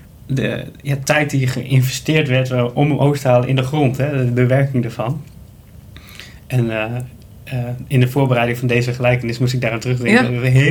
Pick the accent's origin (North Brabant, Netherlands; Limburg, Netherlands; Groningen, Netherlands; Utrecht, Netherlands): Groningen, Netherlands; Ik kom uit Groningen, zoals ik al eerder heb gezegd. En vroeger hadden wij altijd achter het huis een tuin, een groentetuin met groenten waar we daar verbouwden.